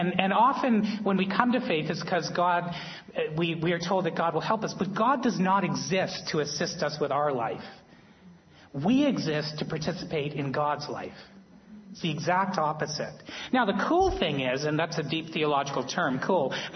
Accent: Ontario, Canada; when I was a kid, I grew up in Northern Ontario and went to a church there and went to Sunday school.

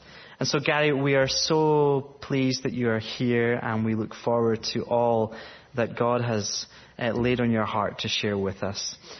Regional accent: Scotland, United Kingdom; This feels so much like home for me as a Scot who's familiar with creaky pews

